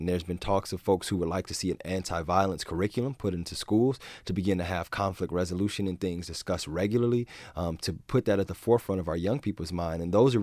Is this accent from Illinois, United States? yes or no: yes; Chicago, Illinois, United States; now in Baltimore, United States; I'm from Chicago originally. I understand the violence that exists in Chicago, now living in Baltimore